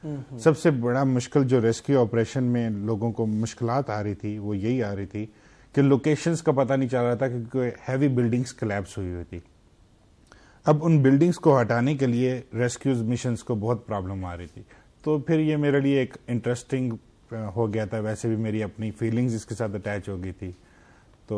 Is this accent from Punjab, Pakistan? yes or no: no; Islamabad, Islamabad Capital Territory, Pakistan; جی میں بیسیکلی اسلام آباد میں میری پیدائش ہوئی ہے،